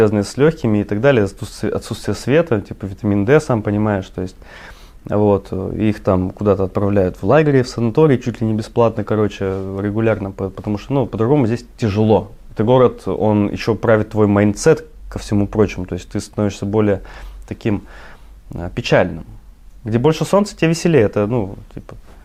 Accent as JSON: {"language": "Russian", "region": "the North", "country": "Russia", "tie": "born or raised there", "lives_now": "Saint Petersburg, Russia", "said": "я сам не ленинградец, не петербуржец, да, я вырос на севере"}